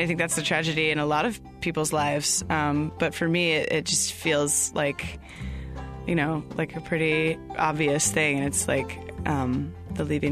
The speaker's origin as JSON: {"language": "English", "town": "Atlanta", "region": "Georgia", "country": "United States", "said": "I'm from Atlanta, Georgia."}